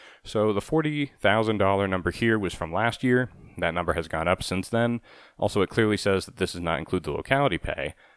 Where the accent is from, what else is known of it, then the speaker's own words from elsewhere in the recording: Ohio, United States; I'm from Ohio, and my career started out on the West Coast.